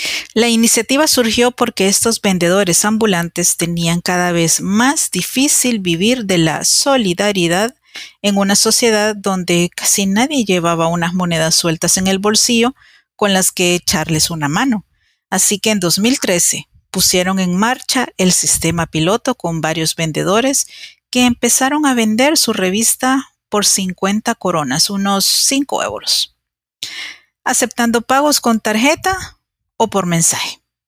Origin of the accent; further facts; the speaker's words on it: El Salvador; Estoy compartiéndoles estas líneas e imaginándome si en mi país, en El Salvador, podríamos vivir sin dinero